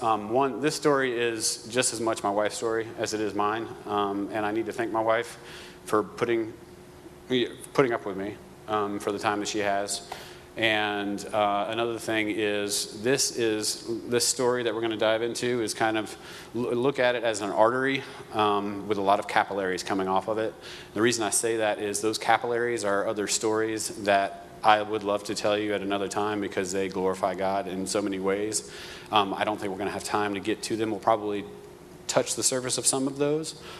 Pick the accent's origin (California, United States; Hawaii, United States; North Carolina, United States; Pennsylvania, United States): North Carolina, United States; Raleigh; also born or lived in Jackson, Tennessee / Memphis, Tennessee; Tennessee, Jackson, Tennessee to Memphis, and then 7 years old moved to Raleigh, so I claim Raleigh as my hometown.